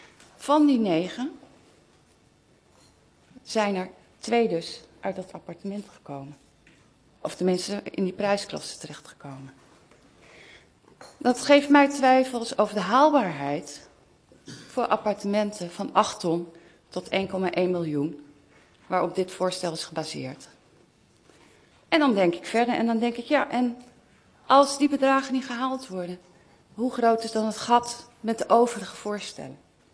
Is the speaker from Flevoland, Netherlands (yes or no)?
yes; Flevoland, Netherlands; now in Renkum, Netherlands; En sinds een jaar of 9 wandel ik elke ochtend door Park Hartenstein. Ik ben opgegroeid in de Noordoostpolder. En de tegenstelling Renkum-Noordoostpolder is erg groot.